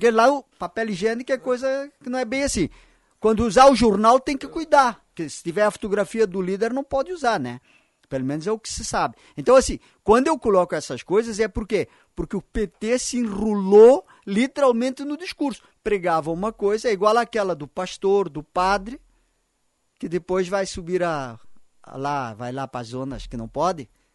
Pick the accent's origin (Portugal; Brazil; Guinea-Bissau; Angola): Angola; Eu nasci em 1958. Dizem que a guerra na minha terra começou em 1961.